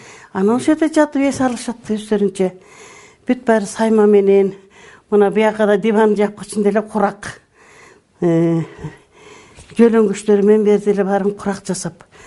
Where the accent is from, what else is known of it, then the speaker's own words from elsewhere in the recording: Talas Region, Kyrgyzstan; also born or lived in Bishkek; Анан күйөөм ушул жака агроном болуп келип калып, анан кийин эле ушул жака туруп калдык. Мен Бишкекте болдум, өзүм Таласта чоңойгом. Өзүм чындап келгенде чаткалын эле Кызыл Токойунан болот экенбиз. Кийин атам кийин көчүп келди.